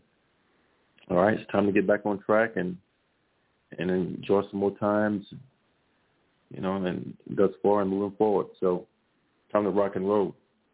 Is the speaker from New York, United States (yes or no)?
no; Louisiana, United States; And for a lot of you guys don't know, I'm from Louisiana.